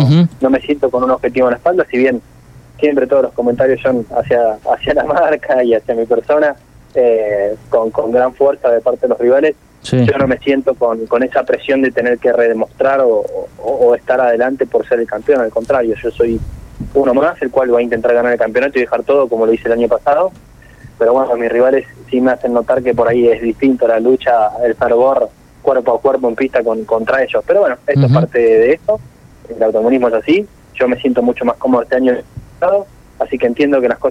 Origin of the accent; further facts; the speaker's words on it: El Viso, Argentina; yo soy de Elviso, pero obviamente que yo me siento local, 100% local. Si bien está a 50 kilómetros de mi casa, me siento más local que nunca